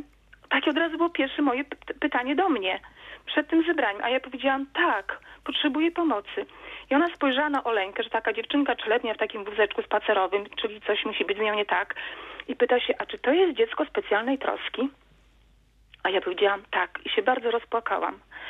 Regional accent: Elbląg, Warmian-Masurian Voivodeship, Poland; a w ogóle pochodzę z Elbląga

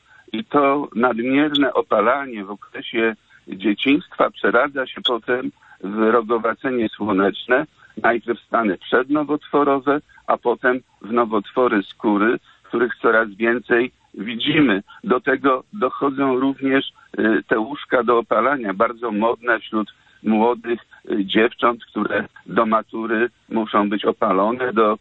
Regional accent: Sopot, Pomeranian Voivodeship, Poland; ja jestem z Sopotu, mieszkam w Sopocie

